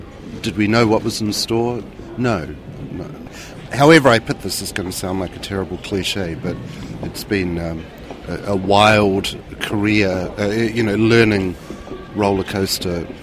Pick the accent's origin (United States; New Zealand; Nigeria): New Zealand; Now, as a New Zealander, I found it challenging and disheartening